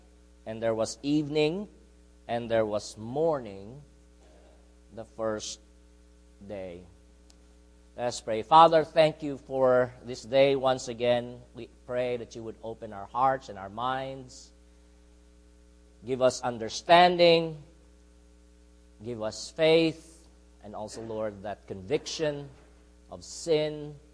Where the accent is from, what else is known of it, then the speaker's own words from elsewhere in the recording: Philippines; English is a second language; now in United States; As Filipino Christians, especially, there are very few who are Reformed in the Philippines.